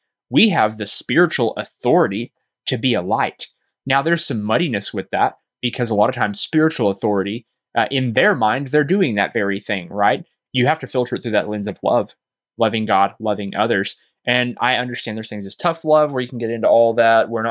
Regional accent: Arkansas, United States; I'm talking about my home state in Arkansas.

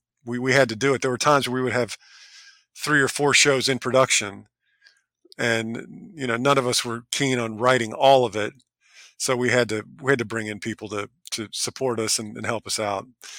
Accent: Tennessee, United States; now in Los Angeles, United States; No, I grew up in the Southeast. I grew up in Tennessee, and I moved out to L.A. About 30 years ago.

